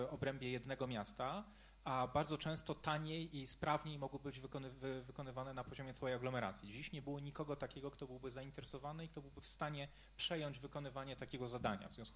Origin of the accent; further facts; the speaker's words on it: Katowice, Silesian Voivodeship, Poland; Ja jako katowiczanin, taki z dziada pradziada